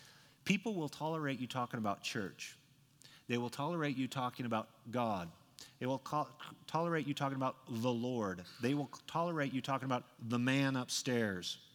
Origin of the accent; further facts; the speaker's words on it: Idaho, United States; I was down in my hometown and doing my uncle's funeral